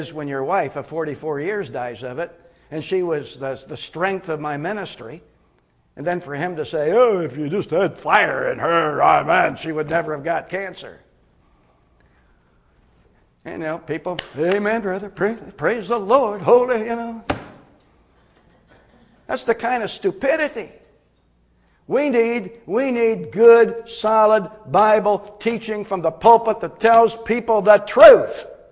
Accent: Pennsylvania, United States; I was raised in Pennsylvania as a kid, and I can remember my mom and dad saying we never had to lock the door when we went out

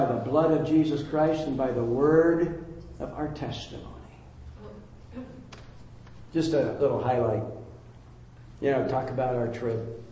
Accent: California, United States; I'm from California. And I am a retired pastor.

